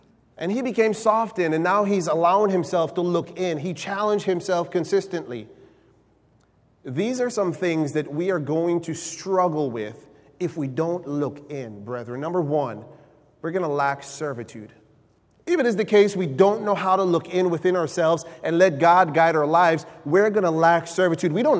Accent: Guyana; When I was growing up in Guyana

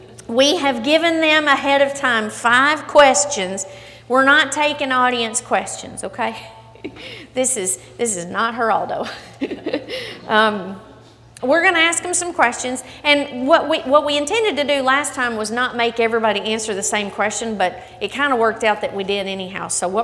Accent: Henderson, Tennessee, United States; I didn't just grow up in the Bible Belt. I grew up in the Holy Land of Henderson, Tennessee, right there at the feet of Freed Hardeman University.

